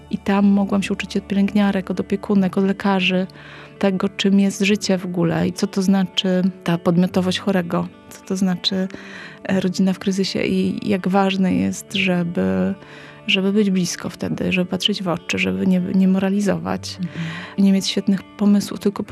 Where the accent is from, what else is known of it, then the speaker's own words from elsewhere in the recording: central Poland, Poland; pochodzę z centralnej Polski